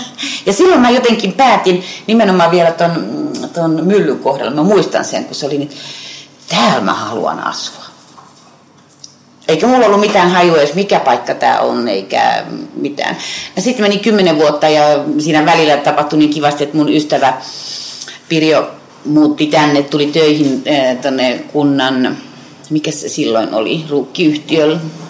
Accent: Myrskylä, Uusimaa, Finland; Mä olen kotoisin siitä Myrskylästä ja se oli luonnollisesti naapurikylä, sitten vähän isompi.

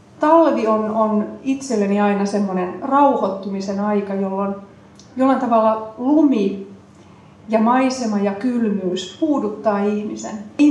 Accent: Helsinki, Uusimaa, Finland; also born or lived in Vaasa / Kuopio / Oulu / Tampere; Olen asunut pienestä pitäen, synnyin Helsingissä ja asun 8-vuotiaaksi Töölössä. Sitten muutettiin isän työn myötä Vaasaan, Vaasasta Kuopioon, Kuopiosta Ouluun ja Oulusta Tampereelle.

